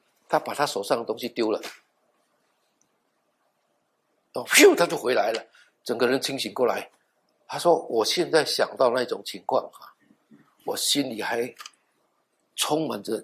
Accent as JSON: {"language": "Chinese", "region": "Guangdong", "country": "China", "said": "我还听我们广东人怎么说呢？"}